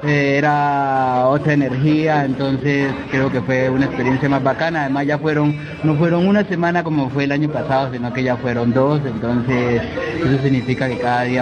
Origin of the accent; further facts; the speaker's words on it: Colombia; mi gente, Colombia, como decimos nosotros, somos los embajadores colombiano del arte, del circo en Colombia. Llevamos el país en alto